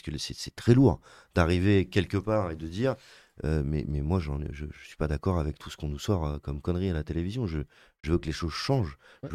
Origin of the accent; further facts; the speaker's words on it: France; comment on fait en tant que Français, pour dire je suis fier de ce qui se passe dans mon pays